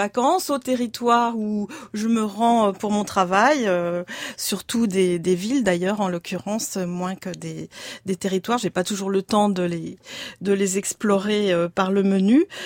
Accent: Paris, Île-de-France, France; born there; Moi, je suis née à Paris, j'y vis et je me sens très parisienne, j'adore ma ville.

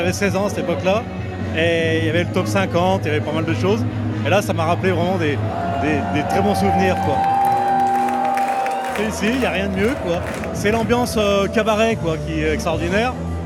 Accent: Carmaux, Occitanie, France; donc on vient de Crémaux

